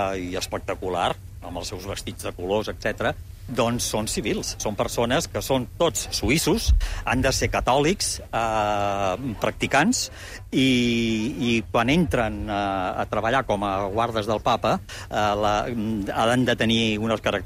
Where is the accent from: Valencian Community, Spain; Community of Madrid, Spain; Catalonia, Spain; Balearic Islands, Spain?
Catalonia, Spain; Barcelona; now in Rome, Italy; jo sóc català, sóc de Barcelona